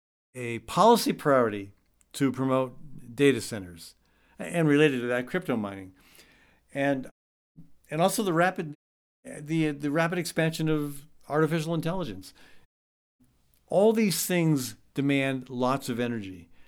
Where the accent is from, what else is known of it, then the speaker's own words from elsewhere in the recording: Midwest, United States; He's also, though, and this one caught my attention, being a Midwesterner, Rob Blagojevich.